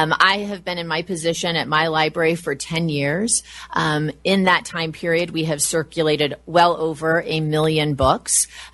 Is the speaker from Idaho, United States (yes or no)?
yes; Idaho, United States; I grew up in Idaho, and I have worked in an Idaho library for the past 10 years.